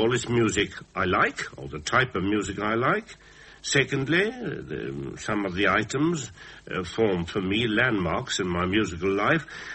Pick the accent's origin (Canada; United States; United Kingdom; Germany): United Kingdom; Birkenhead, North West England; born there; No, I was born in Birkenhead.